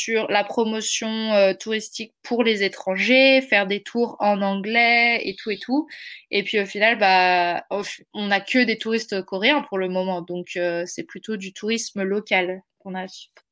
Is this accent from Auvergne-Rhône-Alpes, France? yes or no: yes; Lyon, Auvergne-Rhône-Alpes, France; also born or lived in Villeurbanne / Iseron / Vouvray; fait mon école primaire à Iseron, donc c'est dans les monts du Lyonnais, et après Vouvray et Lyon